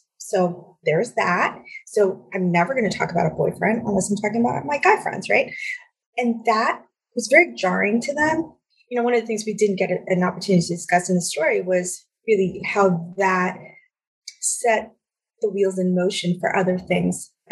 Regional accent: New Rochelle, New York, United States; I mean, I grew up here in Westchester. I grew up in New Rochelle, and everyone knows New Rochelle it's like the gateway drug for, you know, New York City kids.

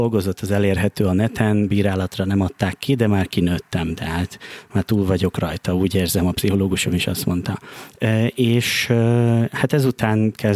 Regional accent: Oradea, Bihor, Romania; akkor ez még Nagyváradon volt, amikor az osztályfőnököm egy ZX81-et behozott az osztályba

